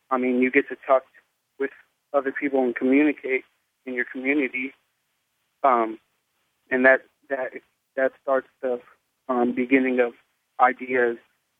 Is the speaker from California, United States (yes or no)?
yes; California, United States; from California.